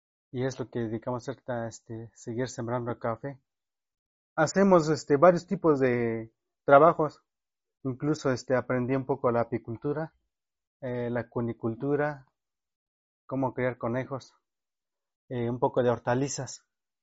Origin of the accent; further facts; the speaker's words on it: Eloxochitlán de Flores Magón, Oaxaca, Mexico; Soy originario de este municipio de Los Xochitlán de Flores de Magón y nací acá en Barrio Escopeta en el año 1982, un 20 de octubre.